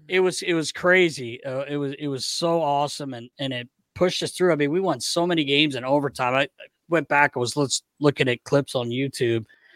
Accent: United States; you go to Carolina, my home state.

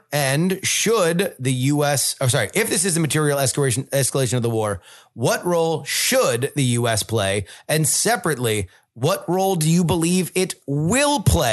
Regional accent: Florida, United States; Despite the fact that I grew up in Florida, I've always avoided herpetariums.

